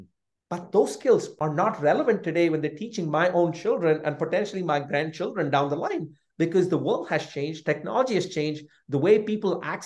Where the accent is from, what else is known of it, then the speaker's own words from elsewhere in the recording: India; I think I grew up in India.